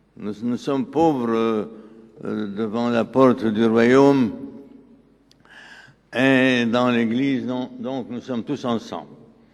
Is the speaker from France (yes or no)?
no; Lebanon; parce que je suis libanais.